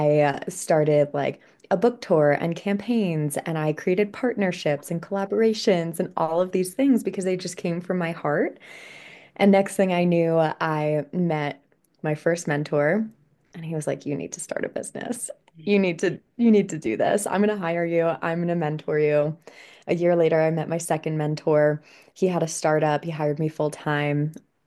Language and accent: English; New York, United States; I'm from New York originally, and I had this big idea of working in Manhattan in the publishing industry